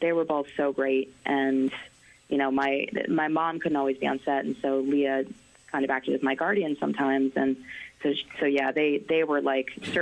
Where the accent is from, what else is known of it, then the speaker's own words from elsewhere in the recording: New York, United States; So I grew up in New York, and I had never had any sort of acting experience before.